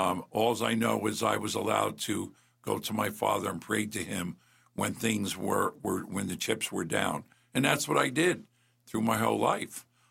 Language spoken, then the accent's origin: English; East Rutherford, New Jersey, United States; because I grew up in East Rutherford and Carlstead, New Jersey.